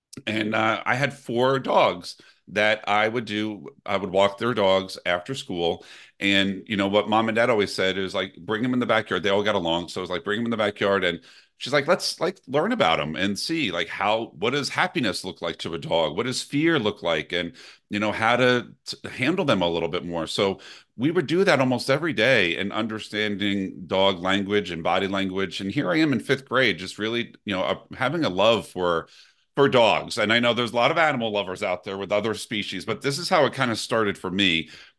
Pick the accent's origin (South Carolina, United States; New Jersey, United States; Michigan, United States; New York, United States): New Jersey, United States; Brick; but I practiced in my hometown in Brick, New Jersey.